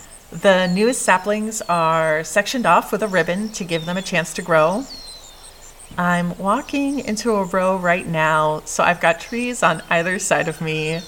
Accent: Cape Cod, Massachusetts, United States; It's something I did not grow up doing since I am from Cape Cod, and apple orchards for sure are not something that you find in great mass.

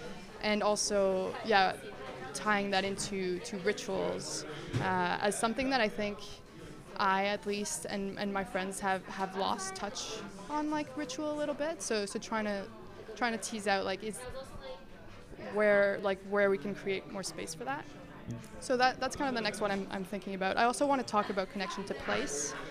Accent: Mexico; English is a second language; moved away as an adult; now in Canada; I grew up in Mexico, and I moved to Canada when I was 18, and what I found was that I there was a bit of a culture shock when I first came here.

